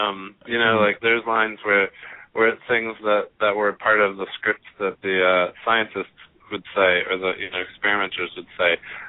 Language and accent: English; Atlanta, Georgia, United States; there was one in Georgia that I'm from Atlanta, Georgia